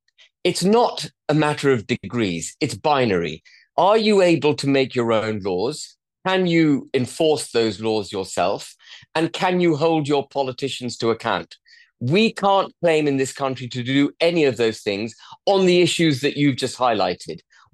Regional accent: United Kingdom; We're British, and therefore we don't think these things through the way we should.

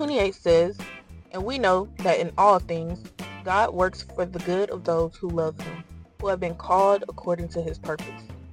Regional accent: Houston, Texas, United States; I'm 23 years old, and I'm from Houston, Texas.

